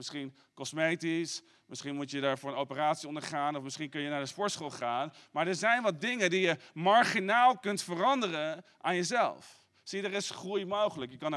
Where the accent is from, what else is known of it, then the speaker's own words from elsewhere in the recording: Arnhem, Gelderland, Netherlands; ik ben in Arnhem opgegroeid